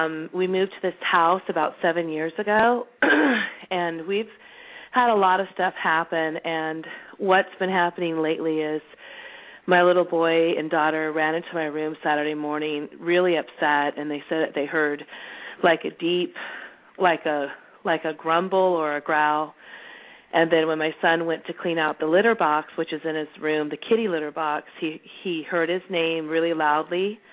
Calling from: California, United States; I'm calling from California.

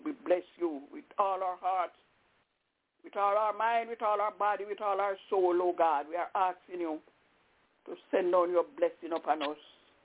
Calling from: Albany, New York, United States; I'm calling from Albany in New York.

